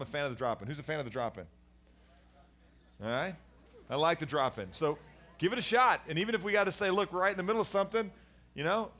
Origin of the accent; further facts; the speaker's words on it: St. Louis, Missouri, United States; also born or lived in Dallas; We moved to St. Louis when we were five. I grew up in St. Louis. Went to University of Missouri.